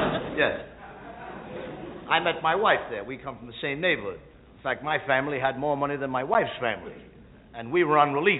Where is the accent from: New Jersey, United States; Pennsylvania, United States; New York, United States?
New York, United States; Now, I come from the Lower East Side of New York.